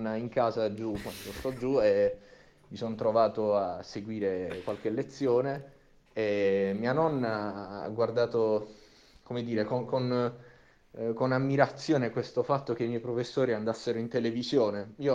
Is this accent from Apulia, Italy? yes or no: yes; Apulia, Italy; poiché io sono pugliese